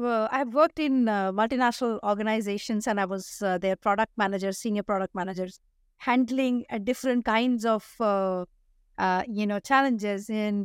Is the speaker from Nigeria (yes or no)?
no; India; I come from India, so we believe in giving names that can break your teeth sound.